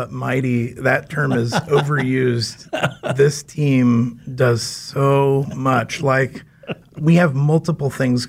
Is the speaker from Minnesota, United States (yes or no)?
no; Valley Center, Kansas, United States; I grew up in Valley Center, just north of Wichita.